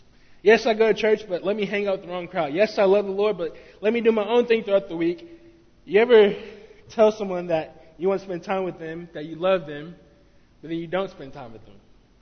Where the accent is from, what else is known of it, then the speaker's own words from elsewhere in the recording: Conway, Arkansas, United States; And you know, I'm from Conway, Arkansas, but I talk about Biscoe